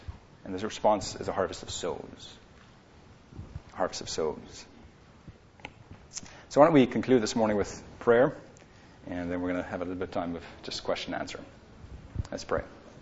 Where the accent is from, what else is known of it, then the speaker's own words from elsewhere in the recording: Canada; now in United States; Actually, I just got my green card. I'm Canadian, and so I just got my green card earlier this week.